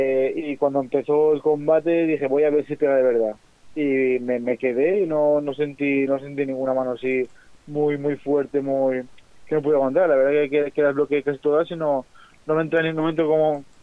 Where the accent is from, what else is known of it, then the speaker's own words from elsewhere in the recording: Spain; Nos tenían como nada, como que el español, muchas veces me decían, hostia, eres de España y ahí hay boxeo, y como que entrenas en España, ¿sabes?